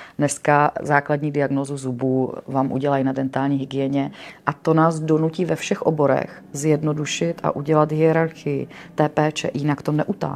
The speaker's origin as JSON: {"language": "Czech", "region": "Moravia", "country": "Czechia", "said": "Protože já jsem z Moravy, z třígenerační rodiny, kde vlastně nikdo není nikdy moc sám."}